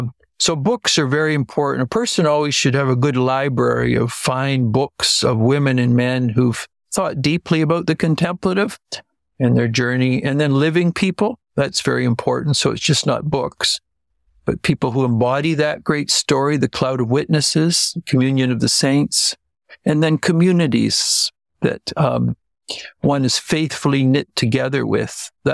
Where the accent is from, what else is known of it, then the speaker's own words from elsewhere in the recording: Ontario, Canada; I grew up in Ontario. And so there's lovely areas there, but they certainly don't have the rich mountains that Switzerland has or Norway.